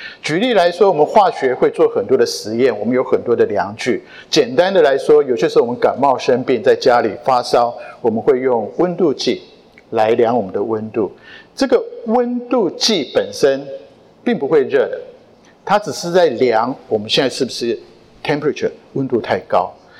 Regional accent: Taiwan; 但是一打开我从台湾来看台湾的新闻

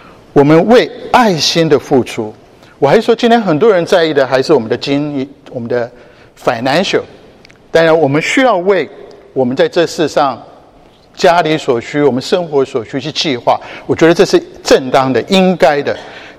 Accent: Taiwan; 台湾，我从台湾来，我不讲别的地方，我讲台湾就好

